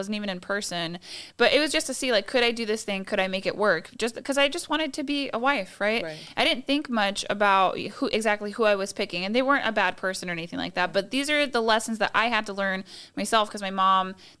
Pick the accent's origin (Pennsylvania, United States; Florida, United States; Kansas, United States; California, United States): Florida, United States; Kissimmee; also born or lived in Orlando; So I grew up in Central Florida. I was born in Orlando. Grew up in Kissimmee.